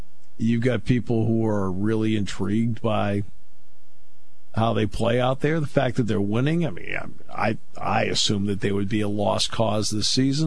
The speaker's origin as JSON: {"language": "English", "region": "New England", "country": "United States", "tie": "born or raised there", "said": "I grew up in New England. I'm a lifelong Boston Red Sox fan."}